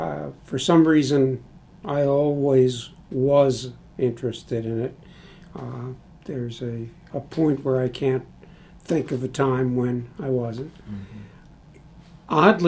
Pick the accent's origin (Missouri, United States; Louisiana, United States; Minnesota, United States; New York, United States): New York, United States; I mean, growing up in New York, you were either naturally a Yankees fan, a Giants fan, or a Brooklyn Dodger fan